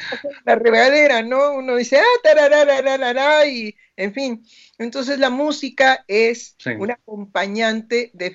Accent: Mexico; fuera de la identidad de lo que somos los mexicanos

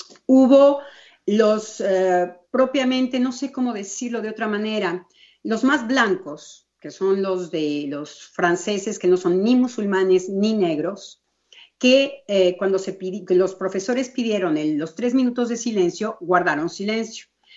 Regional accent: Mexico; En México, que tanto hablamos tan fuerte, yo como mexicana estaba muy sorprendida en Europa

